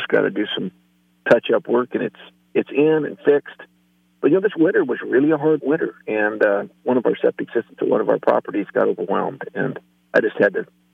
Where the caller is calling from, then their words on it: California, United States; I'm in California today, and I'm having another glamorous 3 or 4 days here at one of my properties.